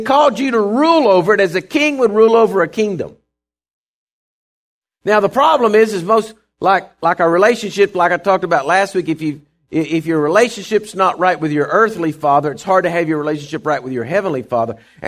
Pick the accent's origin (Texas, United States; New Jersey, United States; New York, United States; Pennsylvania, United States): Texas, United States; And that's why we're from the Lone Star State and we live out in the country like we do.